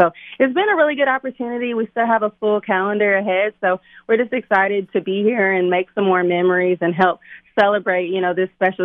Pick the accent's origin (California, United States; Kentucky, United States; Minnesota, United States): Kentucky, United States; Louisville; So I am actually from Louisville, Kentucky. I'm finishing up my undergraduate degree right now, and we'll be graduating in just a few weeks.